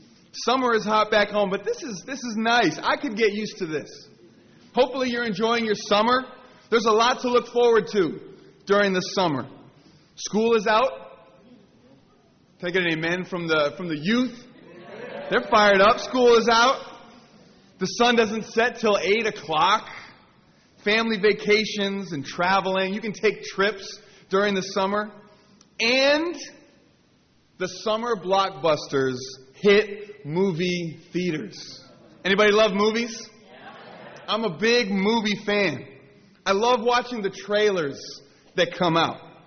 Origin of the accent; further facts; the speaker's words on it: Boston, Massachusetts, United States; That was the best thing about being a child growing up in Boston, was hearing about the storm coming